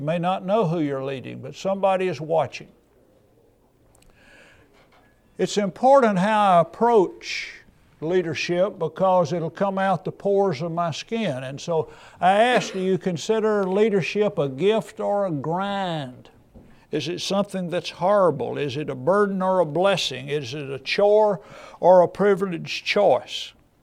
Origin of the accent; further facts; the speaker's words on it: Centerville, Tennessee, United States; When I was growing up in Centerville, Tennessee, right off the square was a grocery store.